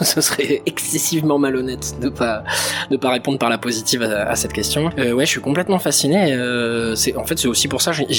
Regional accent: Nouvelle-Aquitaine, France; je viens de Dordogne précisément, et c'est une région qui était empreinte de la préhistoire déjà, parce qu'il y avait énormément de grottes, de fossiles, de silex taillés et tout ça, et aussi très médiéval.

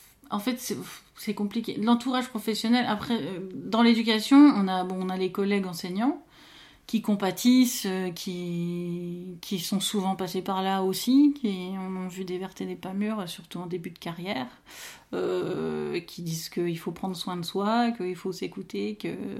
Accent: north-east, France; j'étais toujours restée dans le nord-est, donc ma région d'origine.

